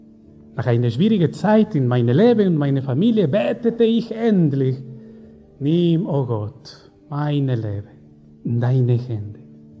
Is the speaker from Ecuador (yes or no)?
yes; Ecuador; German is a second language; now in Germany; Ich komme aus Ecuador. Ich bin in Ecuador geboren und aufgewachsen. Ich bin … eine DMG-Missionarin.